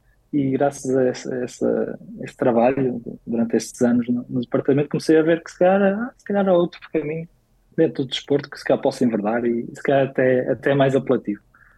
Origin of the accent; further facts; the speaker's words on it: Arco de Baúlhe, Braga, Portugal; eu sou de uma vila, uma pequena vila de Cabeceiras de Bastos chamada Arco de Baúlho, não muito longe de Braga